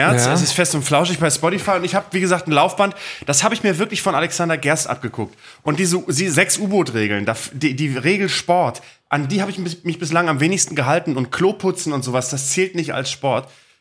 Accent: Bremen, Germany; aus meiner Heimatstadt, aus Bremen-Vegesack

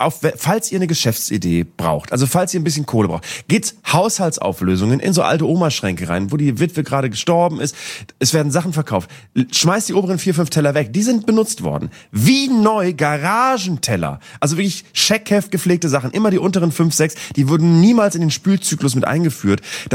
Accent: Northern Germany, Germany; Habe ich immer als Norddeutscher, hat man dazu getanzt

